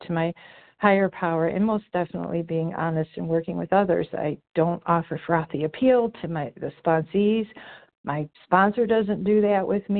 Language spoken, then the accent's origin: English; Oregon, Ohio, United States; I'm from Oregon, Ohio.